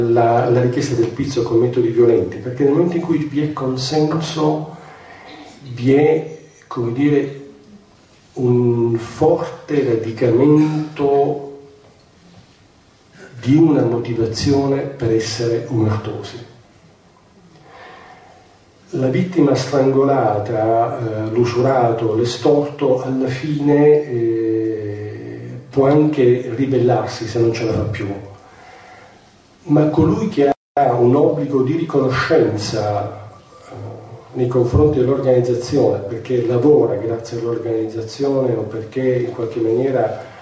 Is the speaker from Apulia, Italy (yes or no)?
yes; Apulia, Italy; io sono pugliese, quindi sono qui stasera posso utilizzare un'espressione politicamente corretta, non come meridionale, ma come diversamente settentrionale